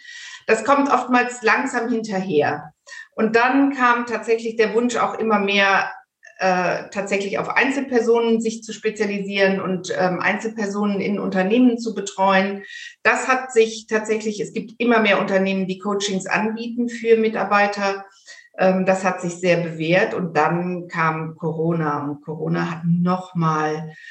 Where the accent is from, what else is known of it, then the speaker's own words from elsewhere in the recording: Cologne, North Rhine-Westphalia, Germany; ich komme aus Köln und sitze in Köln und das ist schon eine Ecke weg zu euch.